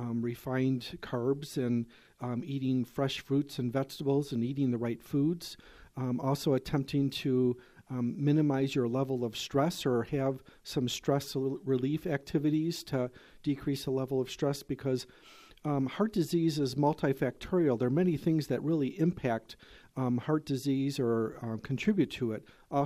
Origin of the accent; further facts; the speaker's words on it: Rockford, Illinois, United States; Yeah, I was actually born and raised in Rockford, Illinois.